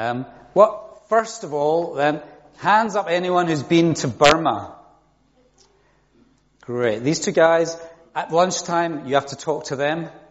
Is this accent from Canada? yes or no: no; Glasgow, Scotland, United Kingdom; now in Devon, United Kingdom; No, I'm from Glasgow originally.